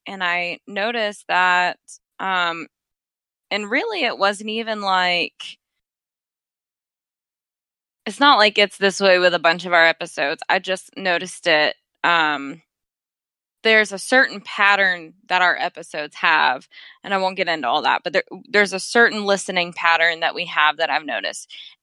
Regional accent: the South, United States; I say Ouija because I'm from the South and we say things and people don't like it.

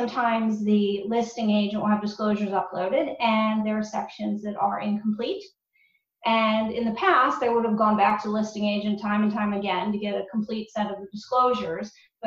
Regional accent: Bethesda, Maryland, United States; I am. I grew up in Bethesda, so local as they come.

